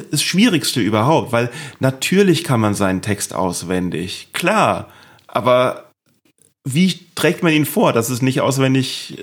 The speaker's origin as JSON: {"language": "German", "town": "Neustadt an der Weinstraße", "region": "Rhineland-Palatinate", "country": "Germany", "tie": "born or raised there", "said": "Ich kann Pfälzer, ich bin ja Pfälzer, das ist ja so ein bisschen ähnlich. Das ist so pfälzisch, hessisch."}